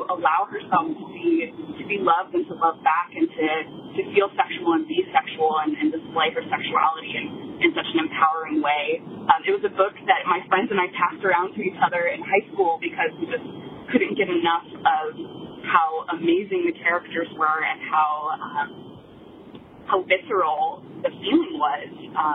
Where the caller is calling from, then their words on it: Ohio, United States; I am calling from Ohio.